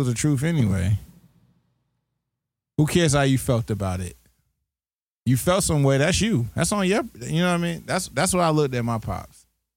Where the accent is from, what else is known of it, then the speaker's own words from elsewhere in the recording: New York, United States; I mean, me, when I was growing up in New York, I was able to go to the park.